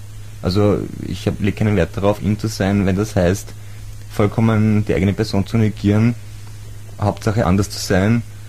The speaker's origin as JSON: {"language": "German", "country": "Austria", "said": "Ja, ich bin Jugendlicher und ich bin Österreicher. Also Jugendlicher, ich bin ein junger Mensch und ich bin Österreicher und stolz drauf"}